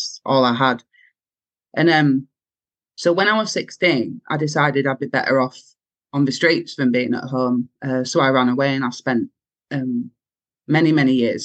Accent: Wakefield, Yorkshire and the Humber, United Kingdom; now in near Wakefield, United Kingdom; from Wakefield.

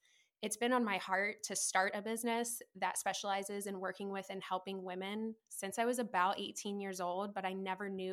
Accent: Virginia Beach, Virginia, United States; moved away as an adult; now in Minnesota, United States; I'm originally from Virginia Beach on the East Coast, and I've been in Minnesota for about 4.5 years now.

